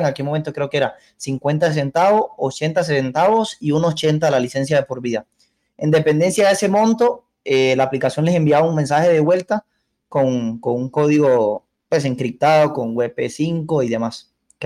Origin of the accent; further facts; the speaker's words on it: Cuba; moved away; yo me fui de Cuba en mayo de 2019